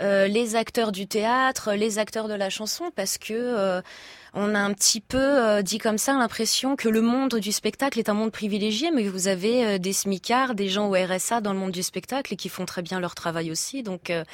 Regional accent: Grenoble, Auvergne-Rhône-Alpes, France; Je viens de la banlieue de Grenoble, j'y vis encore. Quand je suis à Paris, je suis à Bagnolet.

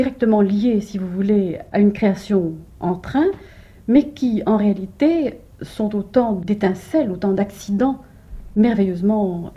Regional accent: Belgium; Vous savez que je suis née en Belgique et j'ai vécu en Belgique pendant une grosse partie de ma vie.

